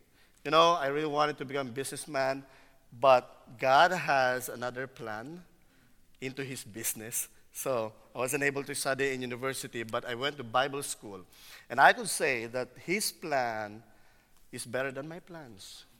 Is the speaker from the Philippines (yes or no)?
yes; Philippines; but I'm still Filipino, right?